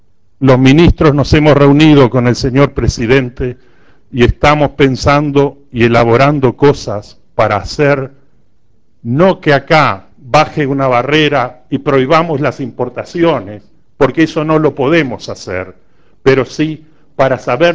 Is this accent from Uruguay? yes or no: yes; Uruguay; Somos los uruguayos los que tenemos por delante ese futuro.